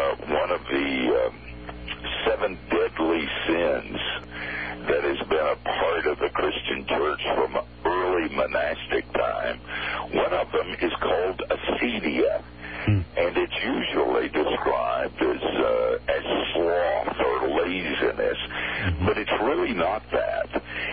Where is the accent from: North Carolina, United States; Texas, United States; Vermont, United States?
North Carolina, United States; Asheville; Well, I grew up in Asheville